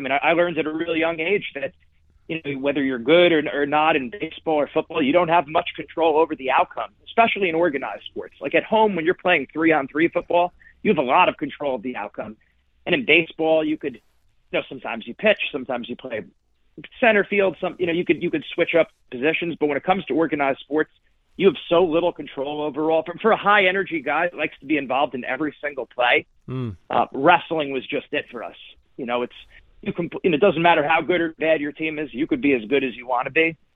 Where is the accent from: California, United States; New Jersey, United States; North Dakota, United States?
New Jersey, United States; Edison; So I was born and raised in Edison, New Jersey, myself